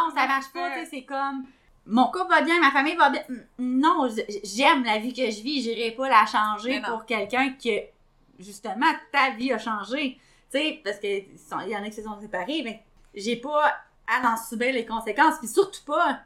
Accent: Baie-Comeau, Quebec, Canada; je viens de Bécomo, là. Fait que j'aimerais ça, des fois, retourner dans mon patelin

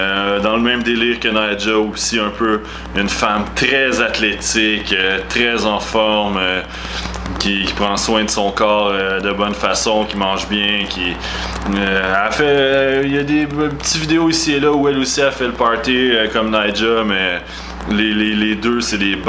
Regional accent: Quebec, Canada; puis on est des Québécois.

